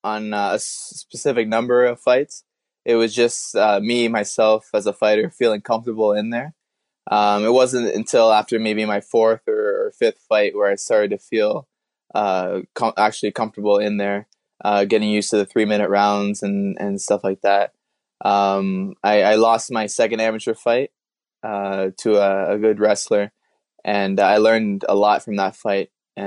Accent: St. Catharines, Ontario, Canada; I started wrestling at Brock University here close to my hometown in St. Catharines.

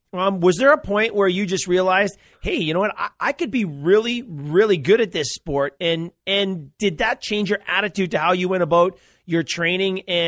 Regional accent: Edmonton, Alberta, Canada; there was a World Cup ITU championship in my hometown of Edmonton.

